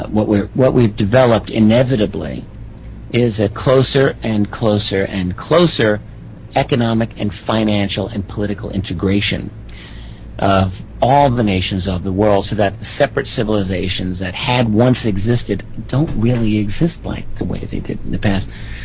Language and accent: English; Brentwood, New York, United States; I grew up in Brentwood, Long Island.